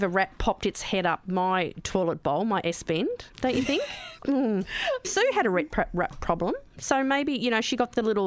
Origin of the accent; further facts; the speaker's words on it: England, United Kingdom; Because I'm quite white, right? So feta cheese colour white because I'm English.